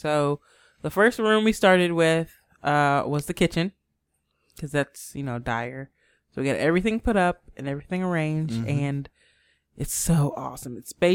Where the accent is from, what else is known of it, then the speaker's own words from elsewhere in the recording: Kentucky, United States; It's weird saying, I'm from Kentucky.